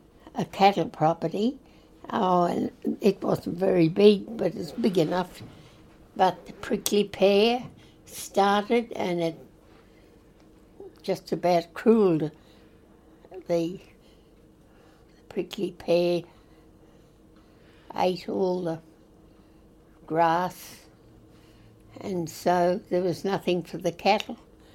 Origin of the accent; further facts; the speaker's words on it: Miles, Queensland, Australia; born there; I was born in Miles, which was quite a long way away